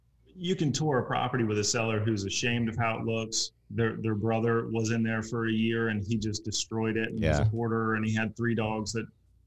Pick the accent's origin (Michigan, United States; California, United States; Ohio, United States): Ohio, United States; Cincinnati; which was foreign to me because I'm from Cincinnati, Ohio, bigger city.